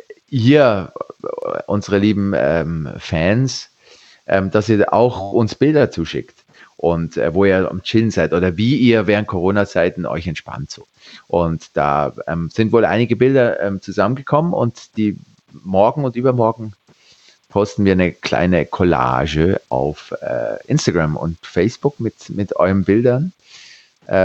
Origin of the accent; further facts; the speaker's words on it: Switzerland; ich bin Schweizer